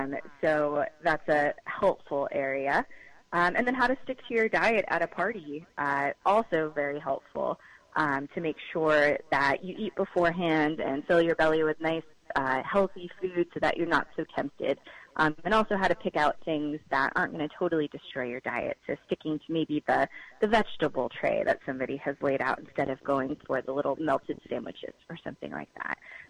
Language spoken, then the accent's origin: English; New England, United States; now in Austin, United States; I'm from New England initially, so the lobster I was very familiar with. But when I moved down to Austin, Texas, crawfish boils happen almost every weekend in the spring